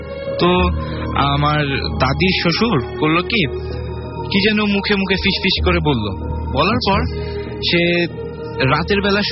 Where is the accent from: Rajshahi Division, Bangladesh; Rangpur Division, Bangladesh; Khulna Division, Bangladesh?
Rangpur Division, Bangladesh; Rangpur; আমি রংপুর থেকে এসেছি।